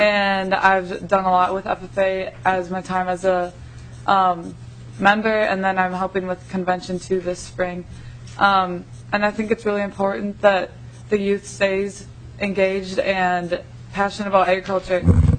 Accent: Lanesboro, Minnesota, United States; I'm from Lanesboro, Minnesota.

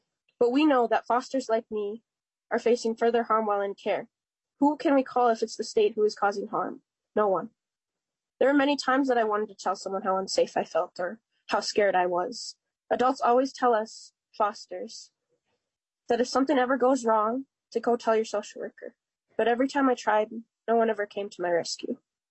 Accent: Bemidji, Minnesota, United States; I was born in Bemidji, Minnesota, and have lived here for most of my life.

